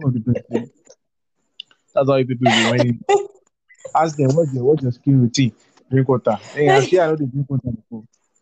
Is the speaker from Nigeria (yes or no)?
yes; Nigeria; It would be cool actually because I'm tired of being Nigerian already.